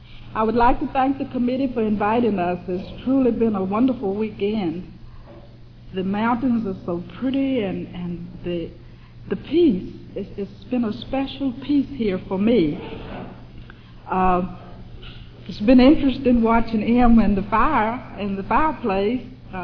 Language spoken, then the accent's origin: English; Salem, United States; I grew up in Salem, and what I share with you today is the results of many fourth step inventories.